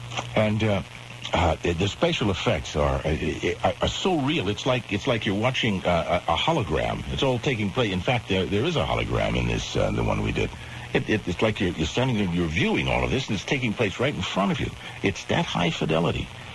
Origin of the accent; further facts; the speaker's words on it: Compton, California, United States; We lived in Compton. I grew up in Compton, went to school in Compton, and graduated from junior college in Compton.